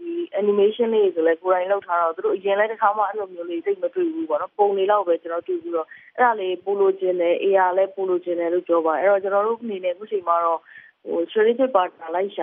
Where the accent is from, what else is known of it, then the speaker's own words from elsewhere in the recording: Yangon, Yangon Region, Myanmar; ကျွန်တော်ဆိုရန်ကုန်မှာပဲမွေးရန်ကုန်မှာပဲကြီး